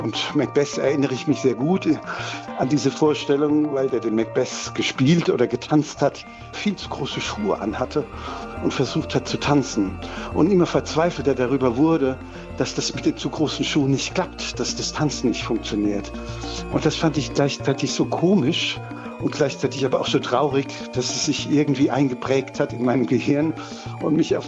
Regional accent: Heidelberg, Baden-Württemberg, Germany; Aber ich bin aufgewachsen in Heidelberg

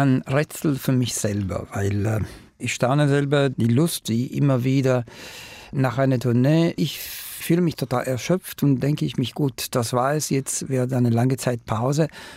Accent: Palermo, Sicily, Italy; German is a second language; Ich verbringe 2 Wochen Weihnachten, Neujahr immer in meiner Heimat und 10. Januar war ich das letzte Mal, ja.

